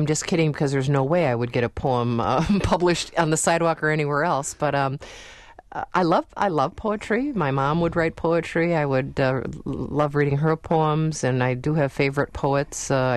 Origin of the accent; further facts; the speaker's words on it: Appleton, Wisconsin, United States; I know my hometown of Appleton is doing that sort of thing too.